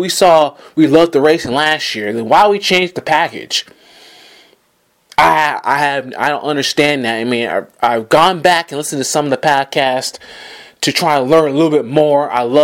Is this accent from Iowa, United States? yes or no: no; Georgia, United States; let's just debut this at one of the older tracks in all NASCAR in Atlanta Motor Speedway, my home state.